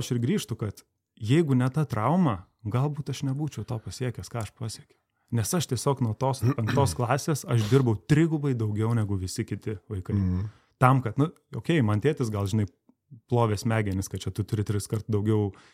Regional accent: Vilnius, Vilnius County, Lithuania; Aš iš Vilniaus esu.

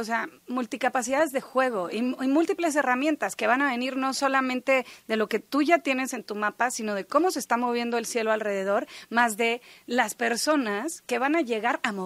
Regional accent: Mexico; somos mexicanas, crecimos en el catolicismo

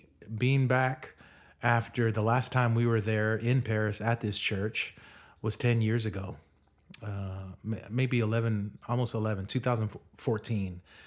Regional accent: Samoa; me growing up in Samoa, I didn't learn about any of that, let alone American history.

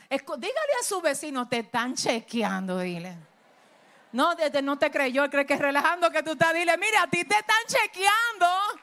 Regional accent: Cibao, Dominican Republic; Los que somos del Cibao, de por allá, sabemos que los viejos, los abuelos, acoteja bien eso.

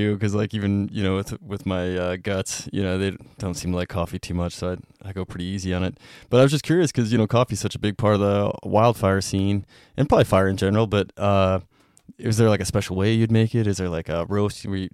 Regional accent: Whitehall, Montana, United States; like around my hometown of Whitehall.

